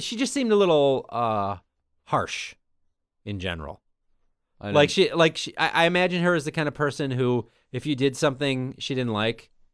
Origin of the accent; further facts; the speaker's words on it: Beaumont, Texas, United States; I'm from Beaumont, Texas, and in Beaumont, we got a saying.